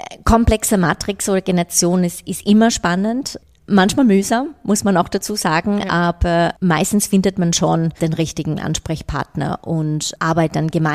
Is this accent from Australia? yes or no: yes; Australia; Und das habe ich auch als Australierin auch lernen müssen. Wir sind da viel, viel direkter.